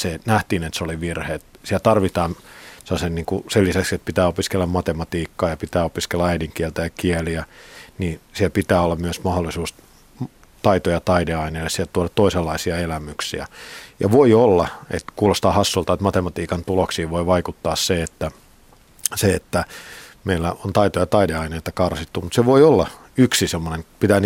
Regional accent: Helsinki, Uusimaa, Finland; mä oon itse Länsi-Pasilasta kotoisin

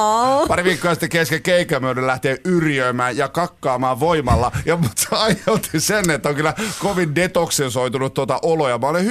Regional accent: Turku, Southwest Finland, Finland; Olen 38-vuotias lukion kuvataiteen opettaja ja olen kotoisin, sotilaspassissa lukee Turku, mä oon pahoillani.

